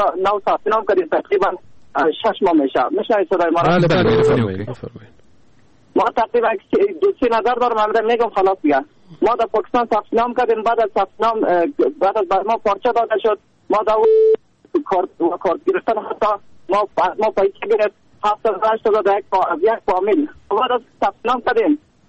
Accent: Badakhshan, Afghanistan; now in Pakistan; ما از بدخشان هستم، خودم در پاکستان فامینم.

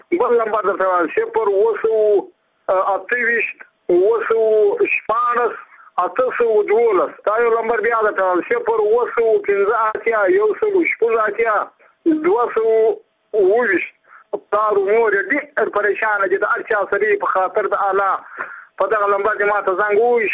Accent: Muqur, Badghis, Afghanistan; زه خپله د بادغیس ولایت یم، د مقر د ولسوالۍ یم، اندړو د کلي یم.

